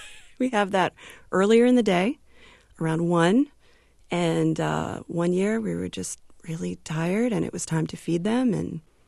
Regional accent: Durham, North Carolina, United States; I'm from Durham, North Carolina

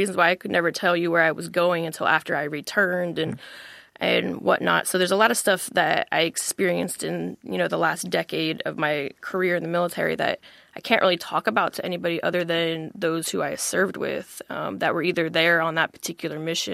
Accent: Maryland, United States; because I am now living back where I grew up in Southern Maryland

